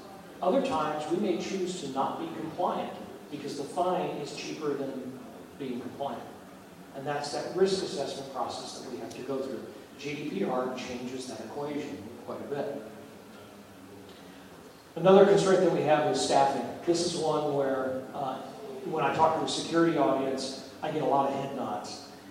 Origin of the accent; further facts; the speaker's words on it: Colorado, United States; I'm from Colorado, and so let's pretend we're going to go make a Western.